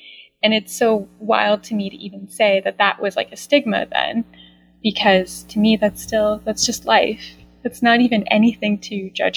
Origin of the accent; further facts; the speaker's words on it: New York, United States; also born or lived in Long Island / Rochester; So I am from New York. I still live in New York. I've sort of straddled between living in Long Island in New York City and also at the complete opposite end of the state in Rochester, New York.